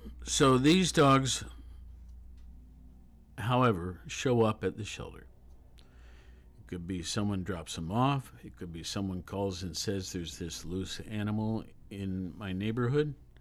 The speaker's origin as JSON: {"language": "English", "town": "Worthington", "region": "Ohio", "country": "United States", "tie": "born or raised there", "said": "but I remember growing up in Worthington, our dogs had a tag, a license."}